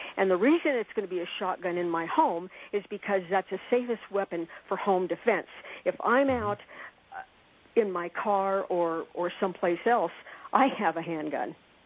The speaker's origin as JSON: {"language": "English", "region": "Colorado", "country": "United States", "said": "In fact, I'm from Colorado. There's a reason I'm from Colorado, and I don't go back, and it's such stupidity as this gentleman."}